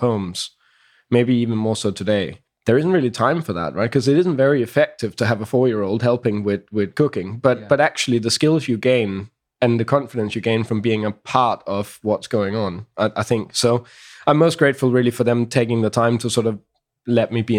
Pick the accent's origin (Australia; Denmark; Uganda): Denmark; Copenhagen, Capital Region of Denmark; I grew up in Copenhagen.